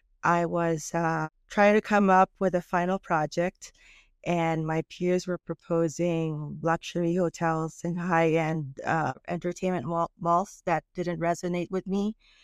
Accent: Metro Manila, Philippines; as a child growing up in Metro Manila in the Philippines, I was quite fond of creating art.

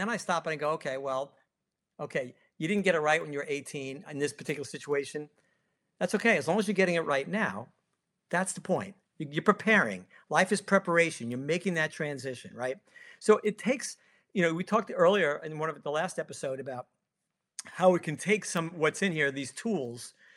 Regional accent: New York, United States; You know, my friends and I grew up in New York

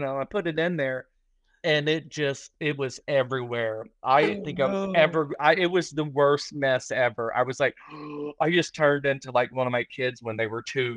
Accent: Ohio, United States; I'm from Ohio originally. So I'm going to head back to Ohio for Christmas.

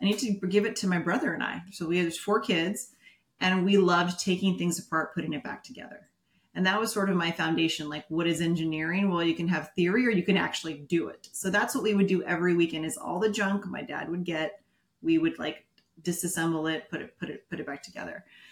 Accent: San Jose, California, United States; So I grew up in San Jose, California. So I grew up in the Bay Area. My parents are from a very rural town outside of Guadalajara.

